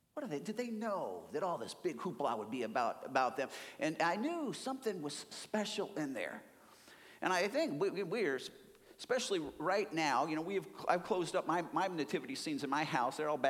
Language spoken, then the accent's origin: English; Chicago, Illinois, United States; I grew up in Chicago. My dad was into oil.